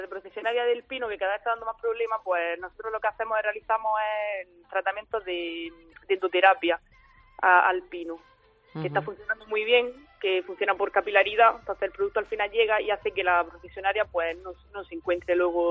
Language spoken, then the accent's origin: Spanish; Motril, Andalusia, Spain; Somos aquí de la zona, en plan, somos de Motril de toda la vida